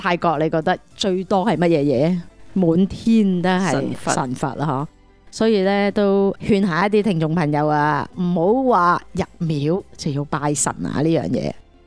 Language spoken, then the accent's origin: Cantonese; Hong Kong; 我都是一个土生土长的香港人啦。由细到大都是在香港成长的啦。